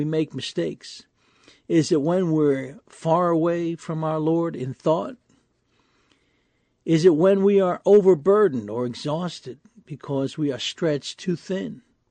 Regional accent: New York City, New York, United States; When I was young, growing up in New York City in the 1960s, back then, most everything was closed on Sundays.

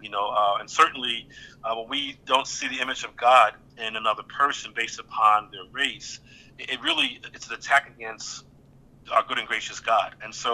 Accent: Philadelphia, Pennsylvania, United States; So I've been very blessed in my life growing up in North Philadelphia

